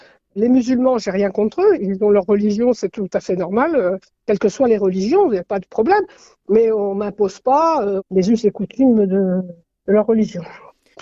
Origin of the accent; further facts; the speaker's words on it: Brittany, France; Moi, je suis bretonne. Mon père m'a inculqué les valeurs bretonnes, celtes, que j'ai transmises à mes enfants, qui transmettent eux-mêmes à mes petits-enfants.